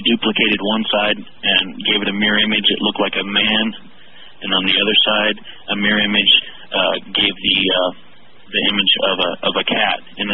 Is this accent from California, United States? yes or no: no; Portland, Oregon, United States; I'm from Portland, Oregon.